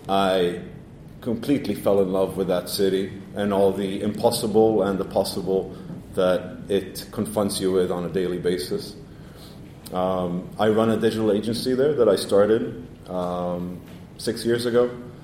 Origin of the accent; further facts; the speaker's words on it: Israel; moved away; also born or lived in New York, United States / London, United Kingdom / Shanghai, China; where I was born and bred in Israel, I guess where I grew up a little bit in New York, and then London and Shanghai.